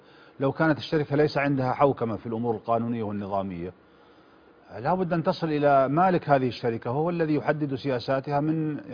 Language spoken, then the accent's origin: Arabic; Saudi Arabia